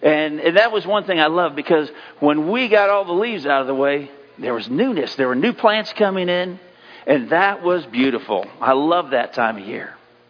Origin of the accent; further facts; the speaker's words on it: Iowa, United States; I know growing up in Iowa that I used to go out after our sunrise service.